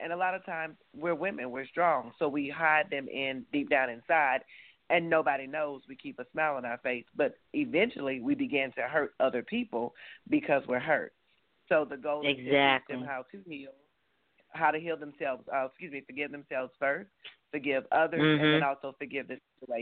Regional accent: Columbus, Georgia, United States; from my hometown, which is Columbus, Georgia, and even from Atlanta

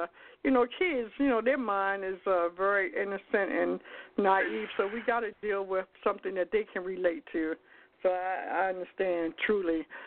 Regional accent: Baltimore, Maryland, United States; She told you she was from New Jersey, and I'm from Baltimore originally.

